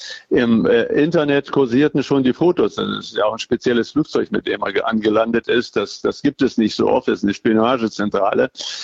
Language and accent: German; Erfurt, Thuringia, Germany; Man weiß gar nicht mehr, selbst als Erfurter, wo kann man am besten durch